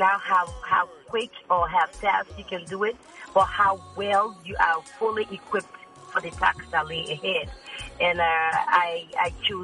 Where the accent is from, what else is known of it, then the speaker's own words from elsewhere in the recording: Liberia; knowing the fact that we are from Liberia and we as Liberians, we own the land